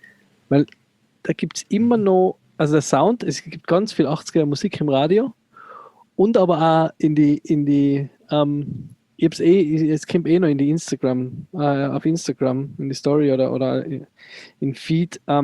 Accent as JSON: {"language": "German", "region": "Tyrol", "country": "Austria", "said": "Als Tiroler, quanta costa?"}